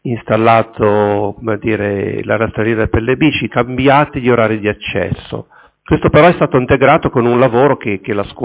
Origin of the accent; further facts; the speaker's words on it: Genoa, Liguria, Italy; io sono di Sestri Ponente e conosco meglio altre zone della città